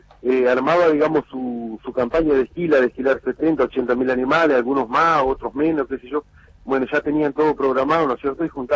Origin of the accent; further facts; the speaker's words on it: Carmen de Patagones, Buenos Aires Province, Argentina; Bueno, yo me crié ahí, en Carmen de Patagones, en la provincia de Buenos Aires.